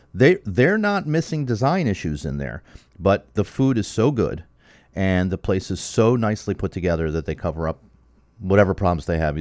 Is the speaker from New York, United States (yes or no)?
yes; Brooklyn, New York, United States; now in Miami, United States; I'm from Brooklyn.